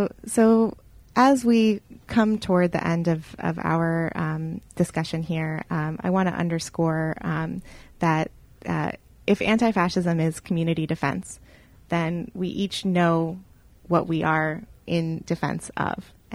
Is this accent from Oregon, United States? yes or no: yes; Portland, Oregon, United States; I'm from Portland, Oregon, originally. That's where I grew up.